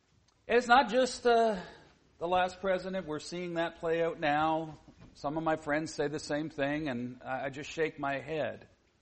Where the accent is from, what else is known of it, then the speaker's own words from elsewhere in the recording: Canada; now in United States; I'm a Canadian. I live here in the States, and I pay taxes and do all the things that you do as an American. Sometime soon, I'll change my citizenship.